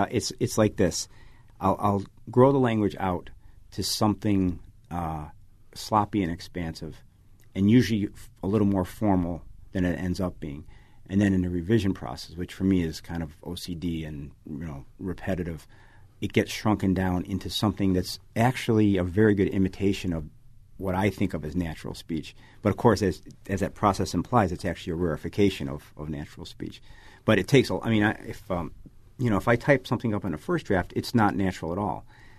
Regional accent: Chicago, Illinois, United States; I grew up in Chicago on the South Side, and even though that, you know, that world was incredibly literary, it wasn't the world that I saw in books.

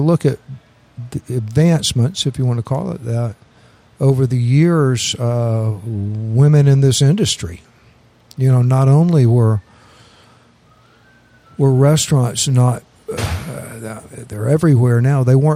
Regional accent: Atlanta, Georgia, United States; I grew up in Atlanta, went to high school there, went off to school.

